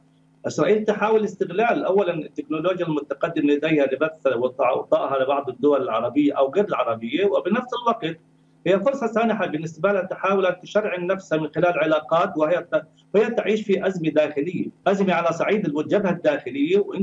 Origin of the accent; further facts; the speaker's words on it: Palestine; ولكن نقطة حزن ونقطة سوداء بالنسبة لنا كفلسطينيين